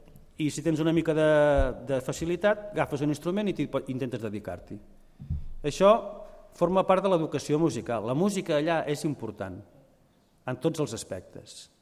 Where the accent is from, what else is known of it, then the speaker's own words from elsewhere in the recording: Constantí, Catalonia, Spain; now in England, United Kingdom; Que sóc un cantant de Constantí que viu a Anglaterra.